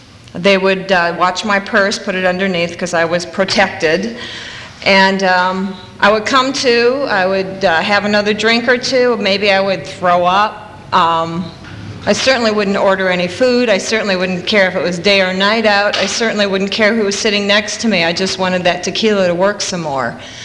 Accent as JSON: {"language": "English", "region": "Iowa", "country": "United States", "tie": "born or raised there", "said": "I grew up in Iowa, and it wasn't where I would have picked."}